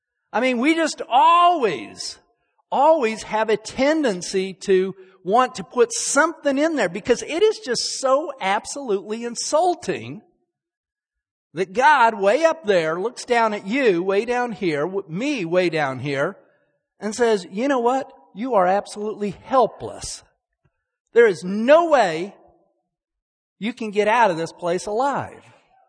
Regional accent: Salt Lake City, Utah, United States; Most of you know I grew up in Salt Lake City. Salt Lake City is the headquarters of the Mormon Church, the Church of Jesus Christ of Latter-day Saints.

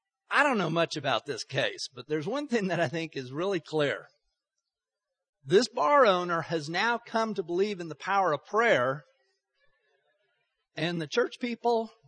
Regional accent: Texas, United States; I'm an American. I'm a Texan. I live in the city of Texarkana, Texas.

